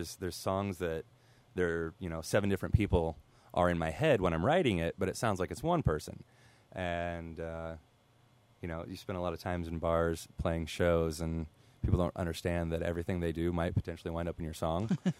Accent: Missouri, United States; moved away; So I grew up down in the Ozarks in southern Missouri, and the whole time I was down there, I kind of take it for granted, and it's just normal, and it's a gorgeous area.

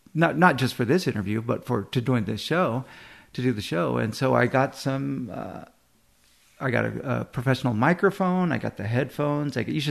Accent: Fresno, California, United States; Okay, yeah. I'm from Fresno.

